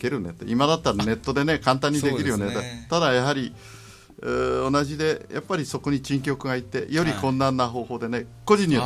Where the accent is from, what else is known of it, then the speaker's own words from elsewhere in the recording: Mito, Ibaraki, Japan; 自分は水戸の出身なもんですから、ね、はい、こちらの方だったんで、